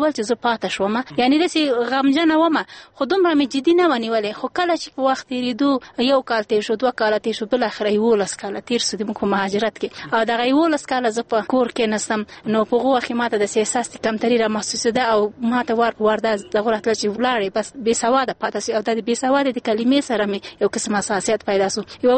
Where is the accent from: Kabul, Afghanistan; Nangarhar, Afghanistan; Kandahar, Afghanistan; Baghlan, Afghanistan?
Kabul, Afghanistan; also born or lived in Bagram / Ghazni; زه د غزنی ولایت اوسیدونکی یم، زیږیدلې د پروان ولایت د بګرام په ولسوالۍ کې یم. تر شپږ کلنۍ پورې عملته وم په بګرام کې. وروسته له هغو چې حالات خراب سو سون ما پلار نظامي صاحب منصب و بیا مونږ کابل ته مکډه را وکړه. تر 12 کلنۍ پورې په کابل کې وم